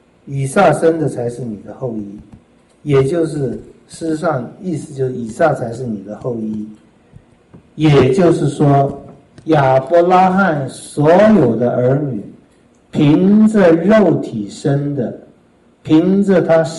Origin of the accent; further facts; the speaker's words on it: Taiwan; 我们台湾这十几年来吵得也很厉害，烂起什么台湾狼是吧？我是台湾人，你是吗？